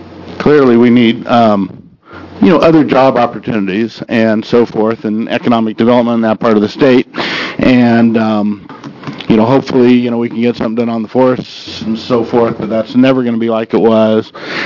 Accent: Burns, Oregon, United States; I grew up in Burns

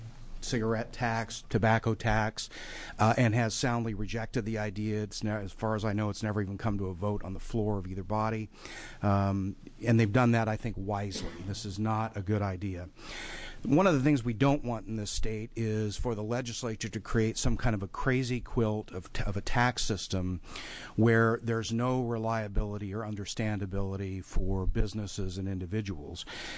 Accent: Raleigh Hills, Oregon, United States; I'm from Raleigh Hills, Oregon.

